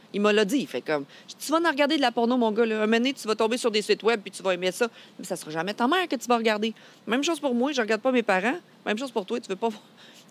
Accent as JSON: {"language": "French", "region": "Quebec", "country": "Canada", "said": "parce que je viens de la Beauce."}